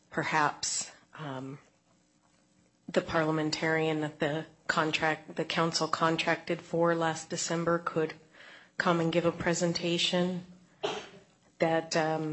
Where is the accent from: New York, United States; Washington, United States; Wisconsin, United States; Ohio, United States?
Washington, United States; Black Diamond; now in Bellevue, United States; I'm from Bellevue. And I grew up on Roberts Drive here in Black Diamond.